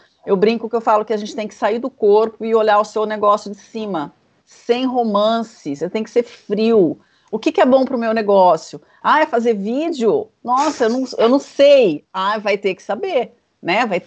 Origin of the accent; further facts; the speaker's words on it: Valinhos, São Paulo, Brazil; eu sou de Valinhos, né?